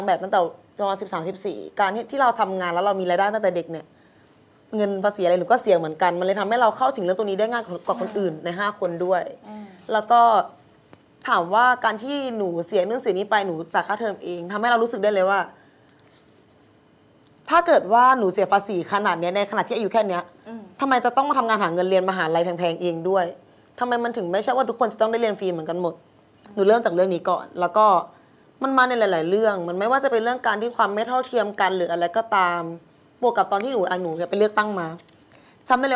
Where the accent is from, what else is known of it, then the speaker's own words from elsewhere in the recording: Bangkok, Thailand; กรุงเทพนี่เป็นคนกรุงเทพค่ะ